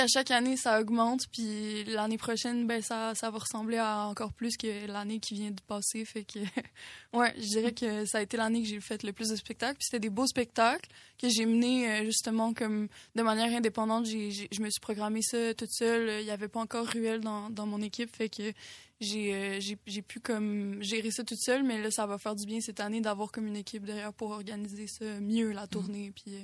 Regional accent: Gaspé, Quebec, Canada; moi, je viens de Gaspé, tu sais, je suis née ici

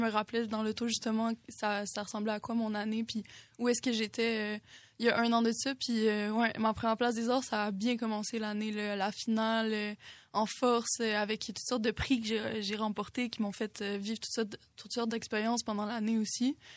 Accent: Gaspé, Quebec, Canada; moi, je viens de Gaspé, tu sais, je suis née ici

